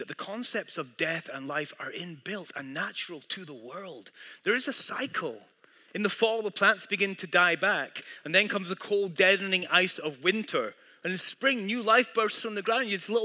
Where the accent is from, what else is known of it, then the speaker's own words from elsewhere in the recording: Scotland, United Kingdom; moved away as an adult; I grew up in Scotland all my life till I was 29 years old. I met my wife and moved to Washington State for 20 years.